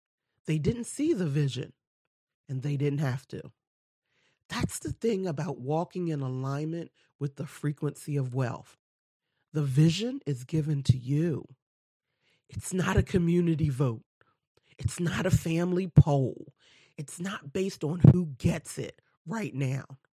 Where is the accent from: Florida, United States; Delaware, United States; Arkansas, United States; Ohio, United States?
Delaware, United States; I'm a woman from Delaware, one of the smallest states in the U.S.